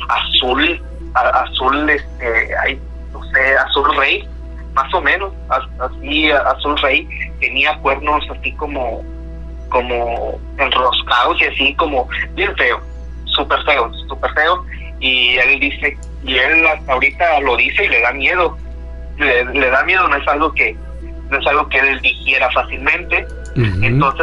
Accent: Ciudad Mante, Tamaulipas, Mexico; Las personas que somos de Ciudad Mante sabemos que no hay tren en la ciudad desde hace más de 20 años.

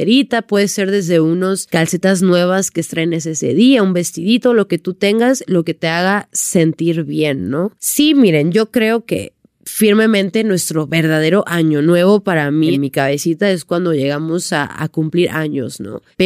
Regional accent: Sonora, Mexico; yo llegué a mi casa ya en Sonora, porque soy de Sonora

